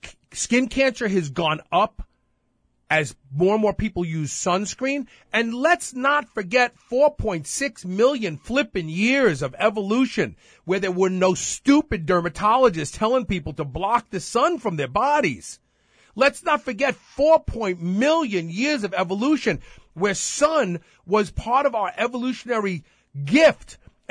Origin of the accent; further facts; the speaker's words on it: Brooklyn, New York, United States; so when I was a kid growing up in Brooklyn, there was a bread thrift store, it was called.